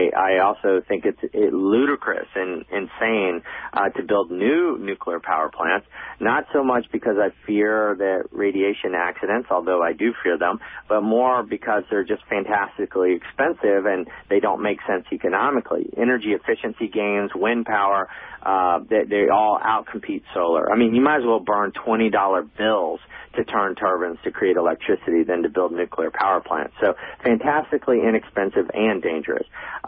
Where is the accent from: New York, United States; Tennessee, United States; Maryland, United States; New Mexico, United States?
Tennessee, United States; Memphis; also born or lived in Georgia; I was born in Memphis in 1962, grew up in Tennessee and Georgia.